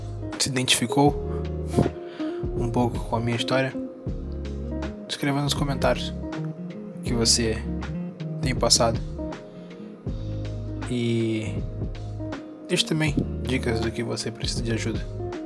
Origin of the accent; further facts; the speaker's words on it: Rio de Janeiro, Brazil; mudei para o Rio de Janeiro, minha terra natal. Eu já morava fazia 10 anos fora e eu mudei para o Rio de Janeiro. Enfim, estou aqui faz 3 meses